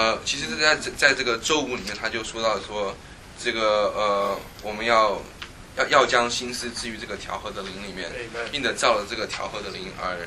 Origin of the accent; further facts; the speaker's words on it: United States; 我们美国人说，他们经常他们看那个新闻